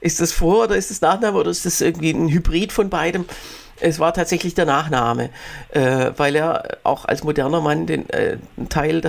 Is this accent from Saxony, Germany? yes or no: no; Baden-Württemberg, Germany; als Schwabe bin ich da sowieso solidarisch